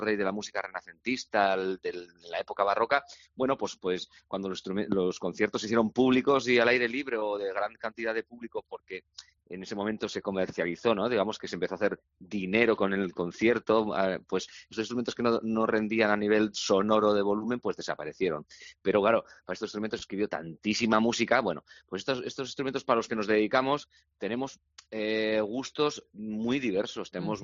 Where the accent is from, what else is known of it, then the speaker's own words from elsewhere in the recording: Bilbao, Basque Country, Spain; siendo bilbaíno